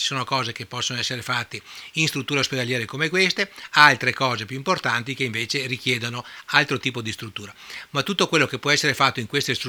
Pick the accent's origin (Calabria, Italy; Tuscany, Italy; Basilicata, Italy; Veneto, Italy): Veneto, Italy; Oderzo; io vengo da Oderzo